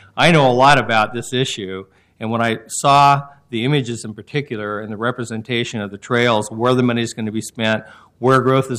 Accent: Portland, Oregon, United States; I grew up in Outer Southeast, 72nd Place.

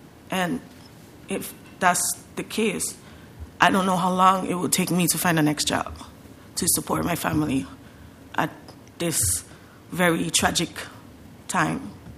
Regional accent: Charlotte Amalie, Saint Thomas, U.S. Virgin Islands; my island, my hometown of Charlotte Marley, St. Thomas, Virgin Islands, was hit by Hurricane Irma.

